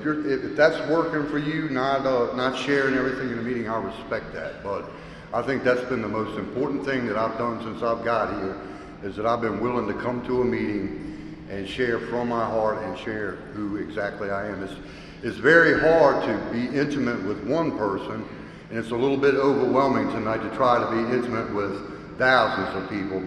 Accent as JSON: {"language": "English", "region": "Maryland", "country": "United States", "tie": "born or raised there", "said": "So here goes … I grew up in Southern Maryland on a farm. I was born in 1957."}